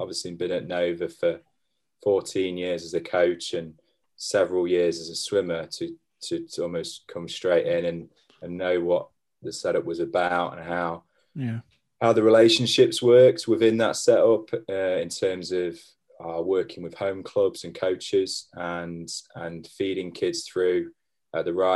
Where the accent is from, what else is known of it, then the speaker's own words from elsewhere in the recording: Nottingham, East Midlands, United Kingdom; I grew up in Nottingham. I still live in Nottingham, which is literally 15 miles down the road from Derby.